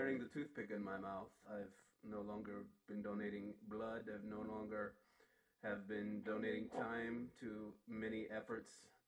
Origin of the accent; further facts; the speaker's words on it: Tennessee, United States; I am from Tennessee.